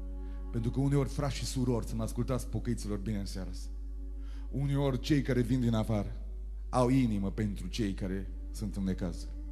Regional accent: Sovata, Mureș County, Romania; Eu vin din Sovata.

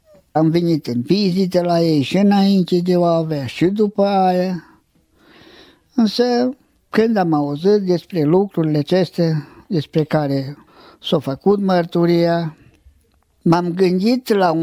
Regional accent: Agriș, Romania; sunt din Agriș.

